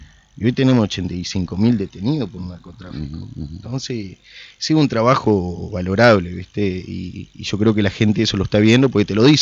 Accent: Concordia, Entre Ríos, Argentina; como decías vos, yo que soy de acá de Concordia, por ahí valoramos también

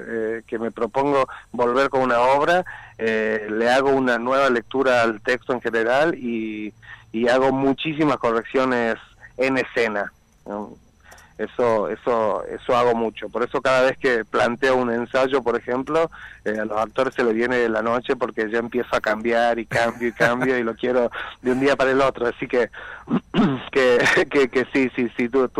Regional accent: Salta, Argentina; born there; sobre todo fuertemente en Salta, ¿no? Que es la ciudad donde yo nací.

